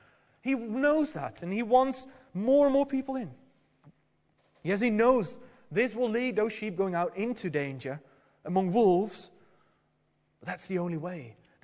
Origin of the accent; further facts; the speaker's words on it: Netherlands; Now, well, from my home country, the Netherlands, I'm hearing it in the news a lot because nowadays wolves seem to have come back into the country